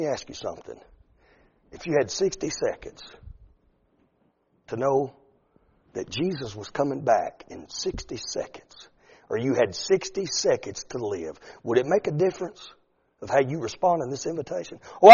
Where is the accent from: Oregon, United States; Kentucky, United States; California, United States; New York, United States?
Kentucky, United States; I was born and raised in Kentucky. And my wife's family is in Kentucky.